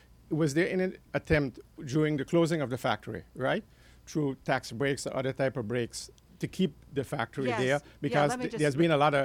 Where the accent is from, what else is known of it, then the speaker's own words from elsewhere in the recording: Netherlands; Same thing happening in Europe where I grew up. I grew up in the Netherlands.